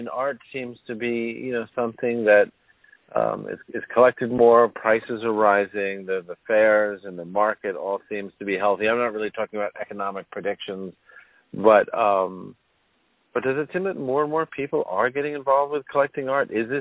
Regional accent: New York, United States; I mean, I'm a New Yorker, too, so I'm not going to argue with you

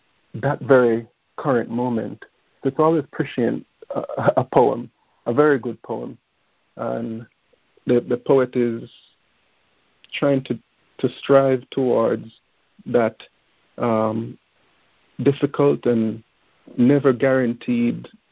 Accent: Jamaica; I am a Jamaican

